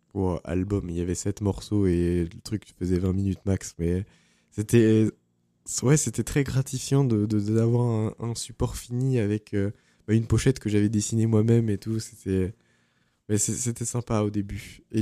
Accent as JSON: {"language": "French", "town": "Fontainebleau", "region": "Île-de-France", "country": "France", "lives_now": "Tours, France", "said": "parce qu'à la base, je suis de Fontainebleau."}